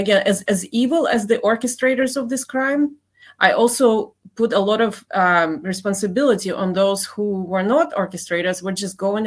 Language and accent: English; Ukraine; now in United States; I'm from Ukraine, actually.